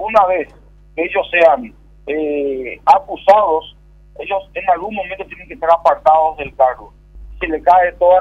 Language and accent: Spanish; Paraguay; somos ciudadanos de la República del Paraguay